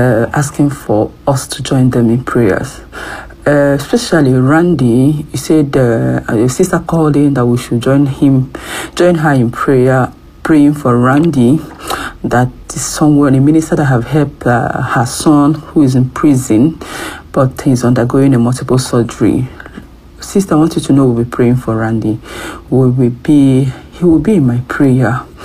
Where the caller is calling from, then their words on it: France; I'm calling in from France.